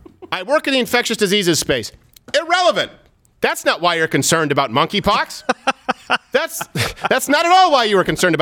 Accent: Montreal, Quebec, Canada; I was raised in Montreal.

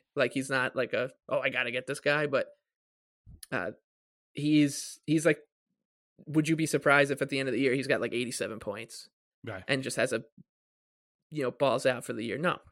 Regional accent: New York, United States; You know, I'm from the South Shore, so I'll say South Shore, Long Island, but anywhere on Long Island, like, you can just see it.

